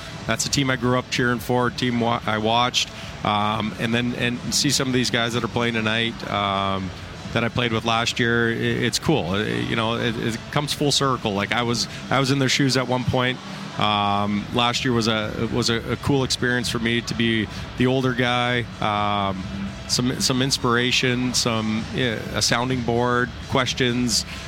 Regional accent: Victoria, British Columbia, Canada; growing up in Victoria, BC that never thought would be possible.

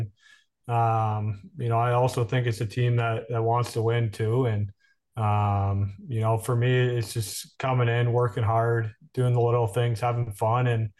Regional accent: Hanover, Massachusetts, United States; Yeah, I began in Boston. I grew up in Hanover, South Shore, Boston, and neither of my parents played hockey, actually.

